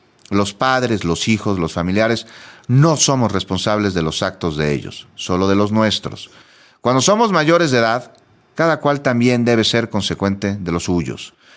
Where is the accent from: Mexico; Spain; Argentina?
Mexico